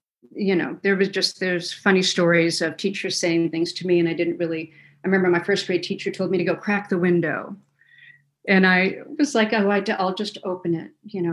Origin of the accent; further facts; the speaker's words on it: Kalamazoo, Michigan, United States; born there; Yeah, just my early life. I was born in Kalamazoo, Michigan.